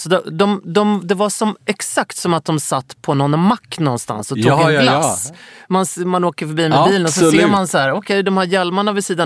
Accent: Stockholm, Stockholm County, Sweden; Och som stockholmare i min ålder så man har ju sett honom några gånger liksom.

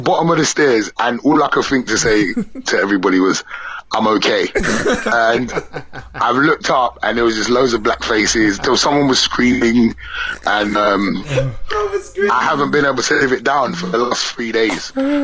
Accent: London, United Kingdom; we're from London

